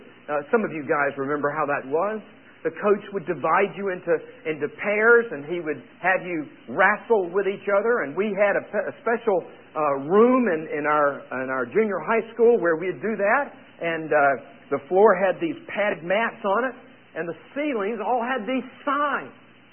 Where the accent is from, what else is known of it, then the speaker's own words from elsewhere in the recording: North Carolina, United States; I grew up in North Carolina.